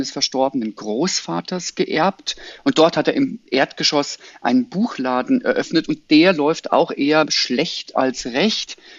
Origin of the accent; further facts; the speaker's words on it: Munich, Bavaria, Germany; Wir sind in meiner Heimatstadt in München in diesem Roman.